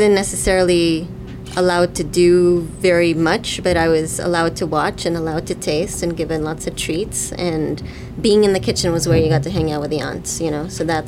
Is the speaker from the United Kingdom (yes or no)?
yes; England, United Kingdom; born there; I was born in England, and my parents are originally from India. They moved to Pakistan in 1948